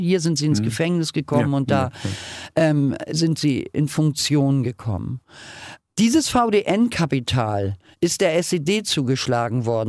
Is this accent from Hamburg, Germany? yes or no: yes; Hamburg, Germany; ich bin Hamburgerin, ich bin Feministin, ich bin Wessi